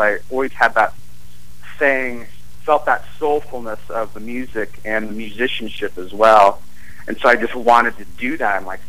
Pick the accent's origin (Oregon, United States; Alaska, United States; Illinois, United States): Oregon, United States; Monmouth; I grew up in Monmouth, Oregon, actually, so just 50 miles away from Salem.